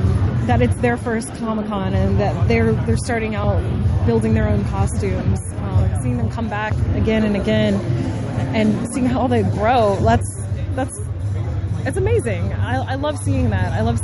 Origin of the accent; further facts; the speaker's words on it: Richmond, Virginia, United States; bringing nerd culture to Virginia, to my hometown, to Richmond, and just to be involved